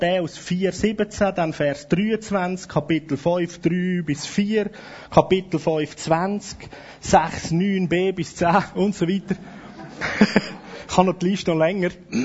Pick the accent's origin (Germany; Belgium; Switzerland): Switzerland; gerade als Schweizer